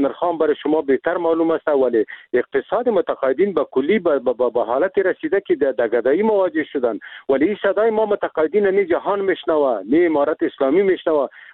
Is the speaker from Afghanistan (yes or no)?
yes; Afghanistan; ما خود مسلمان هستیم، ما افغان هستیم، از این ملت هستیم. یعنی می زندگی کردیم، در می تولد شدیم، به می خاک و به می وطن ما خدمت کردیم.